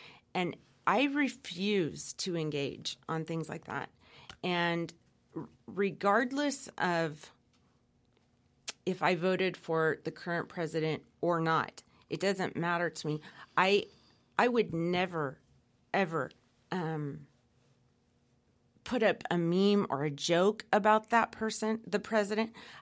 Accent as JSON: {"language": "English", "town": "Los Angeles", "region": "California", "country": "United States", "tie": "born or raised there", "also_born_or_lived": "Oakland", "said": "I grew up in Los Angeles and Oakland."}